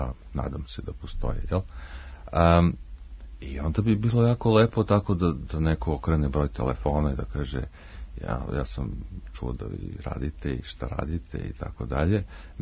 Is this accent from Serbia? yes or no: yes; Bor, Bor District, Serbia; eto, ja sam konkretno iz Bora, ja nisam svirao u Boru